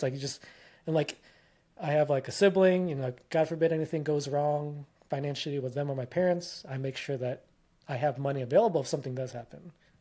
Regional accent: Philippines; Like growing up, like my parents, obviously I'm Filipino.

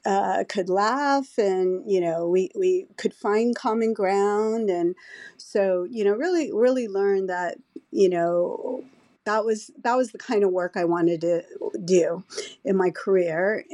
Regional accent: Los Angeles, California, United States; I grew up in West LA in a pretty nice neighborhood, probably a wealthy neighborhood, you would call it, and was really ostracized from the realities of the rest of the world in my little West Los Angeles bubble.

